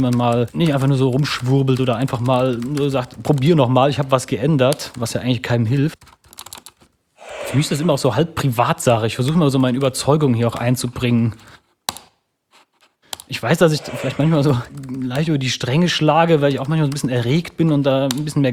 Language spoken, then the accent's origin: German; Neuwied, Rhineland-Palatinate, Germany; born there; now in Mannheim, Germany; Ich wurde 1984 in Neuwied geboren, wohne in Mannheim